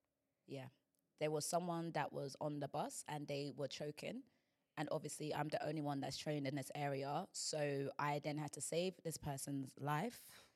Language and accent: English; Nigeria; as a Nigerian woman, I need to be able to get things out of my system